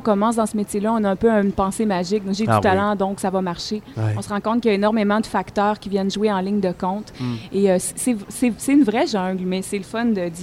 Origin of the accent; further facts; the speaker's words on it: Quebec, Canada; Moi, je suis beauceronne d'origine.